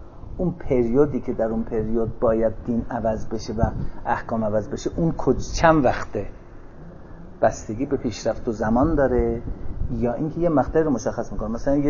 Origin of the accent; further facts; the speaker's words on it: Iran; ما ایرانی هستیم